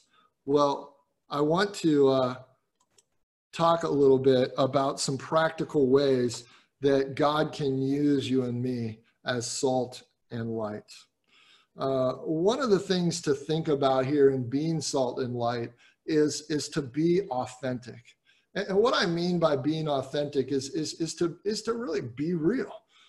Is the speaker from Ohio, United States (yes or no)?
yes; Cincinnati, Ohio, United States; You know, when I was a kid growing up in Cincinnati, Ohio, we took a few times where we drove down to a spot in the state of Kentucky called Mammoth Cave.